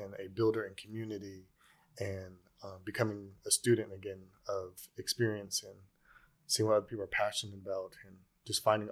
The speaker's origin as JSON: {"language": "English", "town": "Carlsbad", "region": "California", "country": "United States", "tie": "born or raised there", "said": "I grew up in Carlsbad. I was fortunate to grow up there. It was interesting though, because I was like the only black kid till high school."}